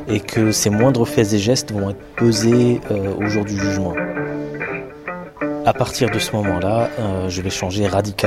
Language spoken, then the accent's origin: French; France; now in Brussels, Belgium; j'ai 33 ans, je suis français résident à Bruxelles